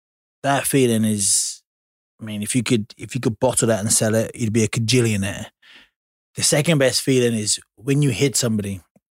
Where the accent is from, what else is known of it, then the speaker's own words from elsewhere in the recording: Lowestoft, East of England, United Kingdom; I grew up in Lowestoft, one of the most whitest, like underprivileged places in the country, poorest people in the country, like you know, ignored places in the country.